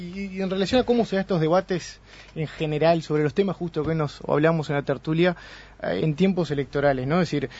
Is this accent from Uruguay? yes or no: yes; Uruguay; como uruguayos